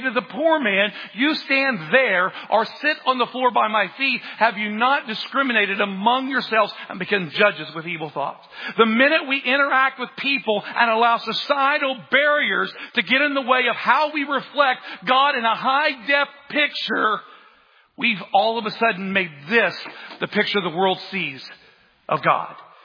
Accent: United States; I grew up poor. And I get that in the world's eyes, I wasn't poor, but where we grew up in Jasper County, I was the only cat in high school on the bus with no indoor plumbing.

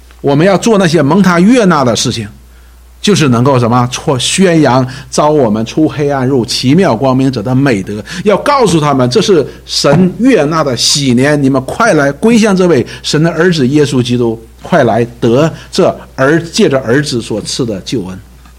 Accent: China; 就是我们中国人常说的一件事情，就是生在福中不知福

